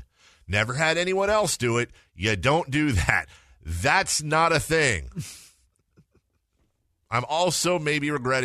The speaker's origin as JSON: {"language": "English", "town": "Kailua", "region": "Hawaii", "country": "United States", "tie": "born or raised there", "said": "My dudes, although I have a 714 number, I was born and raised in Hawaii. Kailua is on the east side of Oahu, Trade Wind Central."}